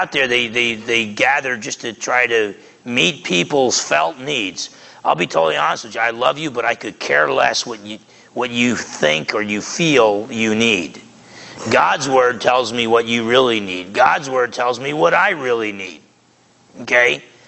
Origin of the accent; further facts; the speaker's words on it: New Jersey, United States; I just figured, look, I'm from Jersey. And I talk like I'm from Jersey. I'm just going to be myself and try to be the best